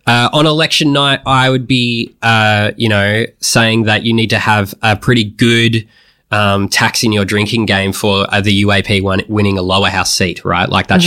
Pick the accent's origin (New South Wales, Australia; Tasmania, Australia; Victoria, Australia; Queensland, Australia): Victoria, Australia; I'm from the Mornington Peninsula.